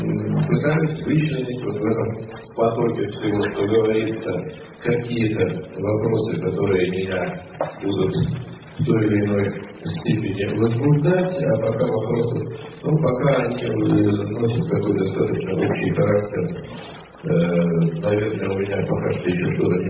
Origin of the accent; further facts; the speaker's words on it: Moscow, Russia; из Москвы.